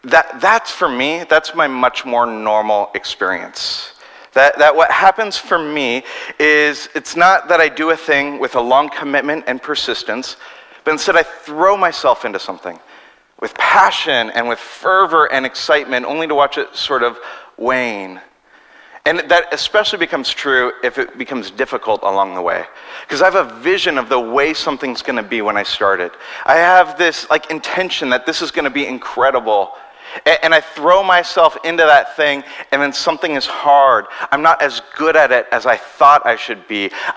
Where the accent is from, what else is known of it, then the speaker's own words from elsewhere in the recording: Long Beach, California, United States; I would travel to other places, and they'd say, where are you from? And I'd say, Long Beach, and they're like, oh, do you surf?